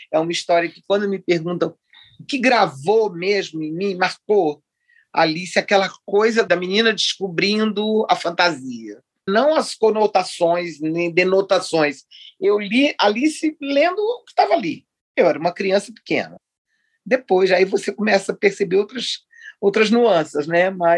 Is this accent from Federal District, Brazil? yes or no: yes; Brasília, Federal District, Brazil; also born or lived in Rio de Janeiro; eu sou de Brasília. Quer dizer, eu moro em Brasília, eu sou de Brasília. Eu moro há tantos anos aqui, fiz minha vida, estudei aqui